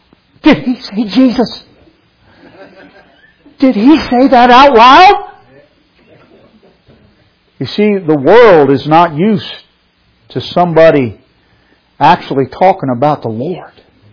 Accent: Ohio, United States; I said, "I'm from Ohio.

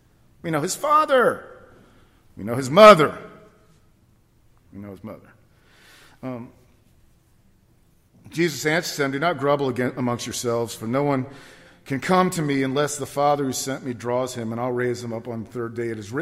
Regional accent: Los Angeles, California, United States; I grew up in Los Angeles, California.

